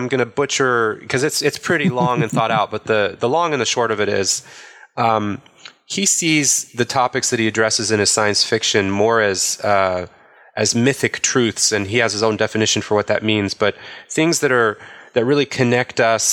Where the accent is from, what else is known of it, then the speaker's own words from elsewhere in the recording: Utah, United States; a lot of people have growing up in Utah, like you and I both did, at least.